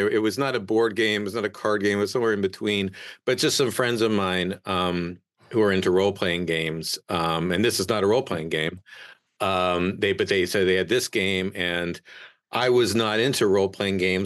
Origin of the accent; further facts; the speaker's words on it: Chapel Hill, North Carolina, United States; this science fiction bookstore in Chapel Hill, where I grew up in North Carolina